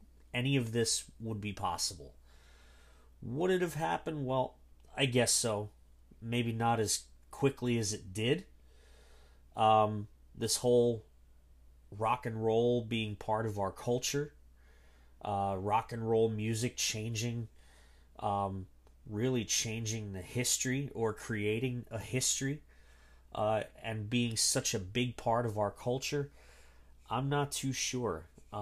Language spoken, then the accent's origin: English; New Jersey, United States; Now, I'm from New Jersey. I grew up literally on the shores of the Raritan Bay, right across from New York City.